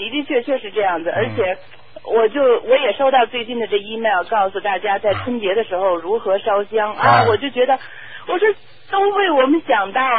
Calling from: Montreal, Quebec, Canada; 我是那个早上，我是从蒙特利尔打来的。

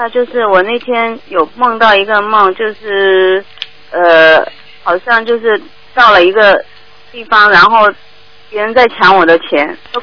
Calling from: Hong Kong; 我是香港的佛，我是香港的佛友。

